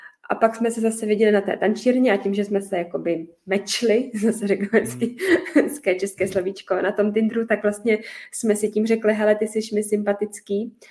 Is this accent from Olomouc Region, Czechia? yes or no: no; Plzeň, Plzeň Region, Czechia; já jsem chodila na tančírny tady u nás v Plzni.